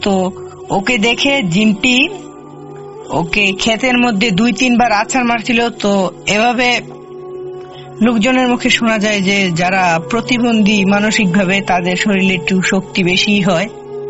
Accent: Kapasia, Dhaka Division, Bangladesh; আমার বাড়ি ঢাকা গাজীপুর কাপাসিয়ার একটি গ্রামে, গ্রামের নামটি বলছি না।

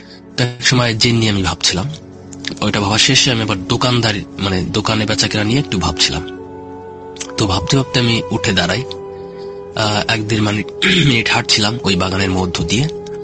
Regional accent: Jandi, Dhaka Division, Bangladesh; তো আমার মামা বাড়ি হচ্ছে সদরদি আর আমাদের বাড়ি হচ্ছে জান্দি। মানে ভাঙা বাজার থেকে আমার নানা বাড়িও যতটুকু দূর, ঠিক আমাদের বাড়িও ভাঙা বাজার থেকে ততটুকু দূর।

